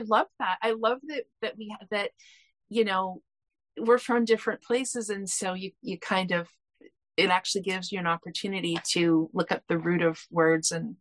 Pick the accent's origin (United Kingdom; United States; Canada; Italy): Canada; as a Canadian, I had to look up what rota meant